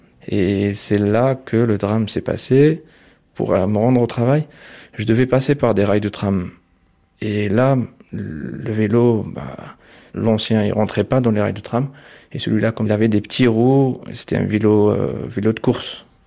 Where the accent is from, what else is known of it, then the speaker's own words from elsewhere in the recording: Algeria; moved away as an adult; now in Geneva, Switzerland; j'ai 33 ans, je suis algérien, j'ai grandi en Algérie. Jusqu'à l'âge de 25 ans, j'ai quitté l'Algérie. C'est ma vie artistique qui m'a mené à Genève.